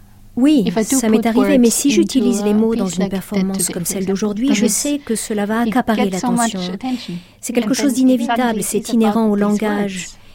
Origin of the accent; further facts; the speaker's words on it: Vienna, Austria; French is a second language; J'ai été initiée à ça très jeune. J'ai grandi à Vienne.